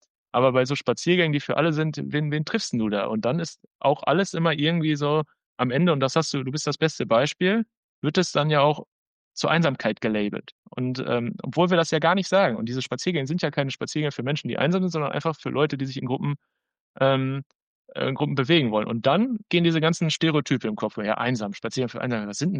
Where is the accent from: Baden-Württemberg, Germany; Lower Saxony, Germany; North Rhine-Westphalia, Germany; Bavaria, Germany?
North Rhine-Westphalia, Germany; Bochum; Ja, ich bin gebürtiger Quernburger und ich fahre mein Leben lang mit der U35